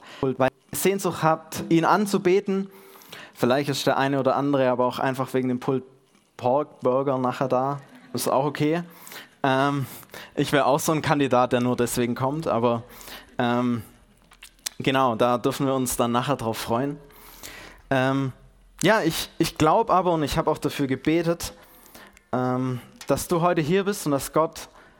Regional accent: Gärtringen, Baden-Württemberg, Germany; Ich komme aus Gärtringen. Dort wohne ich mit meiner Family.

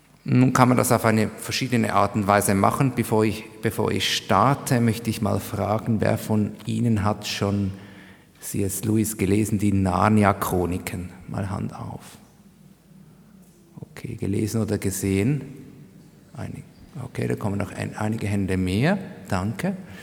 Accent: Zurich, Switzerland; Ich saß an der Limmat, dem Fluss meiner Heimatstadt.

